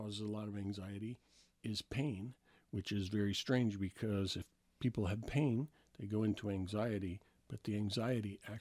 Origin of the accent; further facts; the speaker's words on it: New York, United States; So I was from New York.